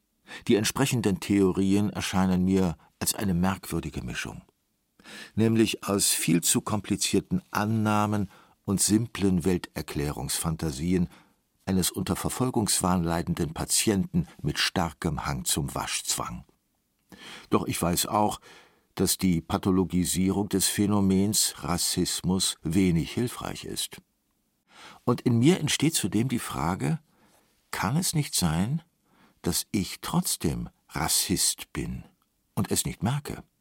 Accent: Cologne, North Rhine-Westphalia, Germany; In meiner Heimatstadt Köln gehörten und gehören schwarze Menschen, Ostasiaten oder Menschen aus Klein- und Vorderasien zum Straßenbild.

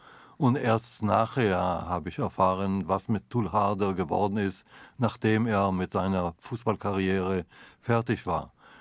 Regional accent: Israel; Ich bin in Israel aufgewachsen, ich weiß Bescheid

